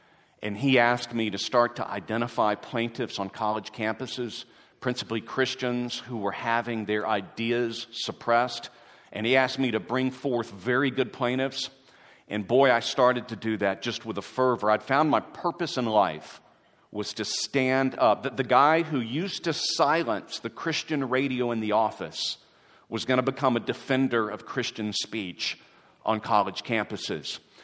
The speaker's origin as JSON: {"language": "English", "region": "Texas", "country": "United States", "said": "And because I'm from Texas, it was a simple two-word answer: giddy up."}